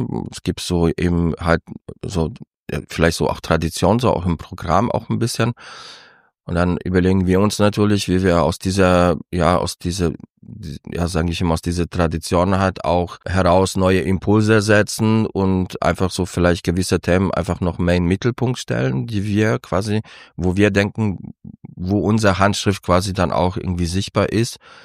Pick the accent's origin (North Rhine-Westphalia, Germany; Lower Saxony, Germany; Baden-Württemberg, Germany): Baden-Württemberg, Germany; Pforzheim; also born or lived in Poland; ich bin hier aufgewachsen und bin somit gerne Teil der Kulturszene hier und versuche mitzugestalten.